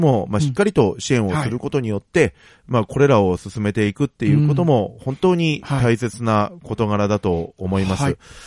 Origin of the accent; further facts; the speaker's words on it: Kokubunji, Tokyo, Japan; 私の地元だと国分寺市に高木町っていう町があるんですけれども、